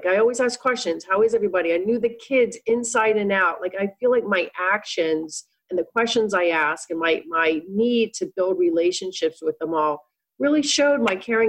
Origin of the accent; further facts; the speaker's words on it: Pittsburgh, Pennsylvania, United States; I'm from Pittsburgh.